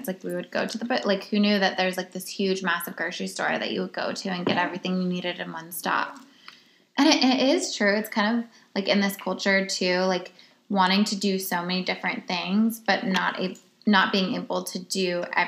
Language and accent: English; United Kingdom; accent: British; wouldn't have been able to get me, quote unquote, if I still had a British accent. But no, I wish I had my accent still.